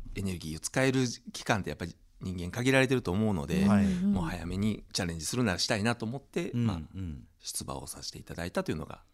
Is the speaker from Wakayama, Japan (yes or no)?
yes; Shirahama, Wakayama, Japan; moved away; もう白浜なんて二度と戻らんと思いながら、上京したんですけど